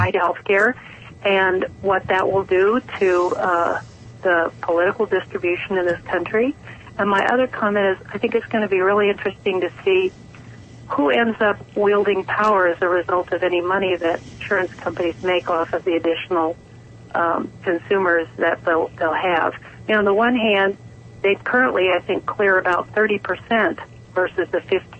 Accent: Southwest, United States; And I grew up in the Southwest, and all the nuclear tests that were done by the government back in the 50s and 60s

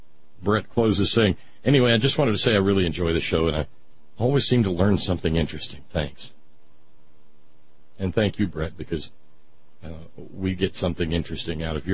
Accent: Alabama, United States; Mrs. A.R. Allen and Mrs. Metcalf were the first two African American teachers I had as a little boy growing up in Alabama.

